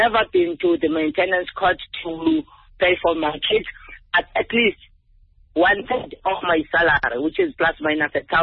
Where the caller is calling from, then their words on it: Western Cape, South Africa; from Southern Cape.